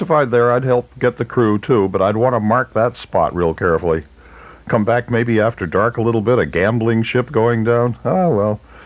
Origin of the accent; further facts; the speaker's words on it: Vermont, United States; And this next station was among the first I ever memorized as a kid growing up in Vermont.